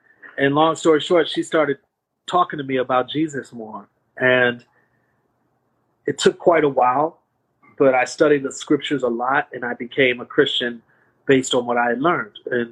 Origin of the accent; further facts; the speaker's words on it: Milwaukee, Wisconsin, United States; You know, I'm from Milwaukee. There's a lot of gang violence there. There's a lot of poverty. It's a lot of oppression.